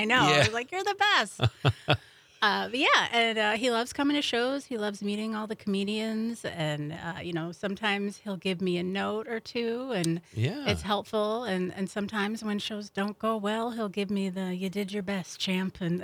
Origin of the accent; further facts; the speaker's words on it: Green Bay, Wisconsin, United States; also born or lived in Chicago; I grew up in Green Bay and then lived there until 2008. 2008 to 2018, I lived in Chicago, and then I came back in 2018.